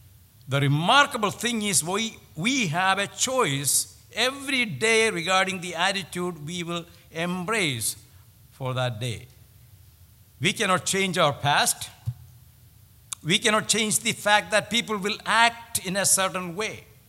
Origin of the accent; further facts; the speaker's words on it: India; When I was growing up in India, we had many of those connecting.